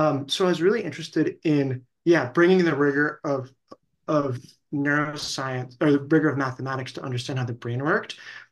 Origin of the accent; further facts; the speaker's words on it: San Diego, California, United States; also born or lived in Israel; I was born in Israel and then ended up growing up in San Diego, California. And I mean, in retrospect, a phenomenal place to grow up.